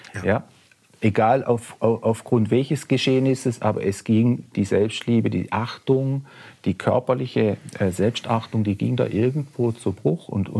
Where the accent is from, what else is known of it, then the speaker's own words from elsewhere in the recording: Baden-Württemberg, Germany; Also weil ich komme aus dem Badischen